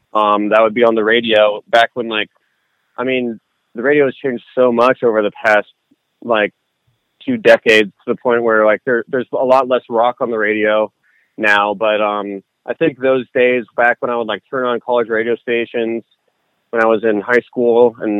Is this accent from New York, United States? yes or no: no; St. Louis, Missouri, United States; I grew up in the Midwest, but it was like right when I was in St. Louis.